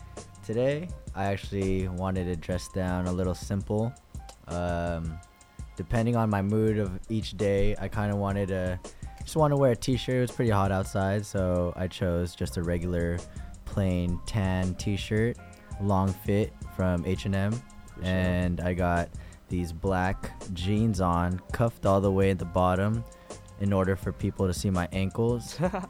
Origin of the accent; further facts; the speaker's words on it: Daly City, California, United States; now in Fairfield, United States; originally, I'm actually from Daly City, California.